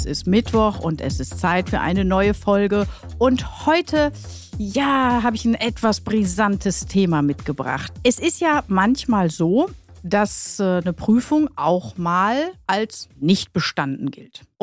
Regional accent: North Rhine-Westphalia, Germany; ich komme ja aus dem Ruhrpott

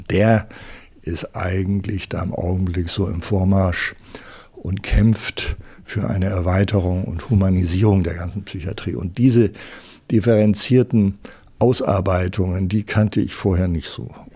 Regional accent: Nuremberg, Bavaria, Germany; Also ich bin Nachkriegskind, bin 1948 geboren in Nürnberg, ländlich am Stadtrand

